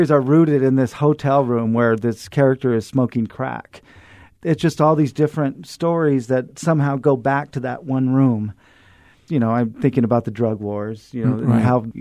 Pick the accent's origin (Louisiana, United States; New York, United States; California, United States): California, United States; now in El Paso, United States; But I'm from California, so my first three books pretty much take place in California or Buenos Aires, which I travel to a lot.